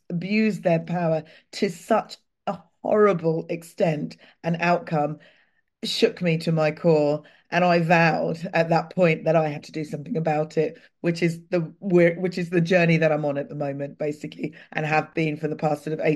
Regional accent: Clapham, London, United Kingdom; now in Brighton, United Kingdom; Clapham happens to be my hometown. It's where I was born and bred. I now actually live in Brighton

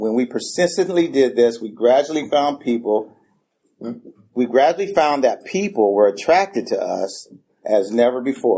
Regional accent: Oakland, California, United States; born there; I was born in Oakland. I was in San Diego, California. It was a gang infested neighborhood.

